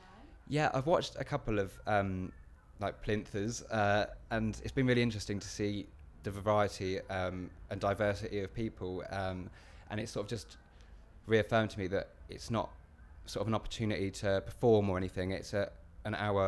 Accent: Reading, South East England, United Kingdom; I'm 25 years old and I'm from Reading in Berkshire.

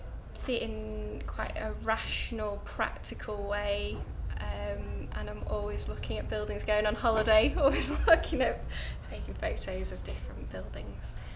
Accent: North West England, United Kingdom; I'm from Cheshire, Northerner.

